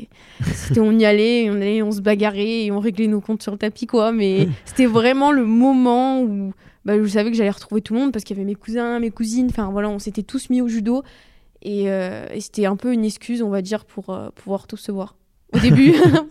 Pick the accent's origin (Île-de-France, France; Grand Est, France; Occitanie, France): Occitanie, France; Moi je viens du Gard et en gros, c'est un peu une histoire de famille